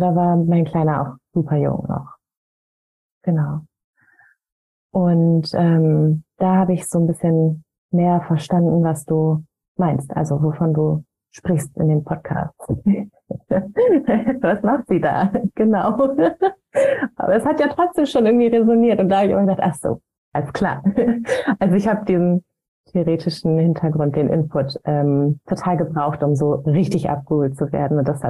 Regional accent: Lower Saxony, Germany; Ich komme aus der Nähe von Hildesheim. In einem ganz kleinen Dorf wohne ich.

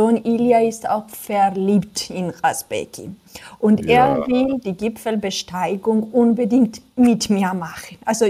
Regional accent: Samegrelo-Zemo Svaneti, Georgia; German is a second language; beziehungsweise ursprünglich komme ich aus Swanetien auch. Da fühle ich mich wie eine Prinzessin.

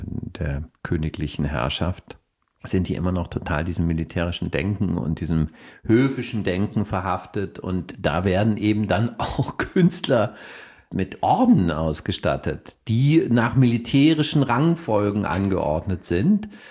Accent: Bavaria, Germany; komme ich ja aus Bayern oder bin zumindest in Bayern aufgewachsen

